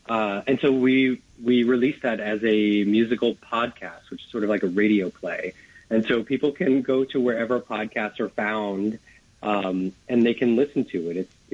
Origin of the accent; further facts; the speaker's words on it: Queens, New York, United States; my experience growing up in Queens is, you know, everyone lives in Queens. You know, it's like such an extremely diverse place in every sense of the word.